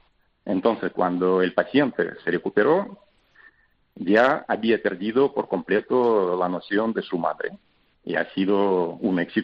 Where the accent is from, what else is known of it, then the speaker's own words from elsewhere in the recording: Russia; Spanish is a second language; now in Spain; Bueno, yo soy ruso, o sea que vine hace mucho tiempo a España.